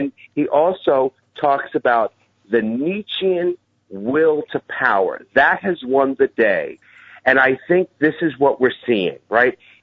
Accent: New York, United States; I had a dentist growing up in New York

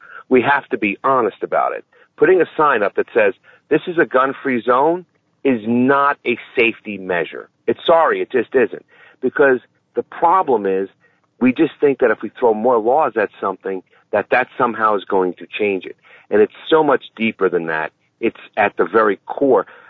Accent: New York, United States; Same thing where I grew up in New York. There was an area called Summit Park, and Summit Park was a mental health facility, soup to nuts.

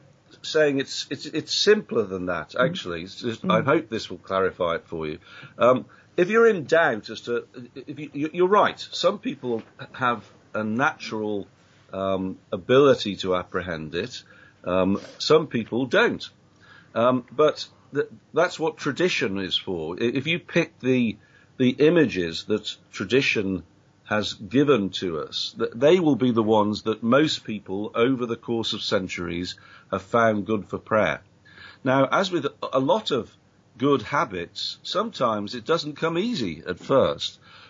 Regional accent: United Kingdom; I'm British, you know. We don't do that.

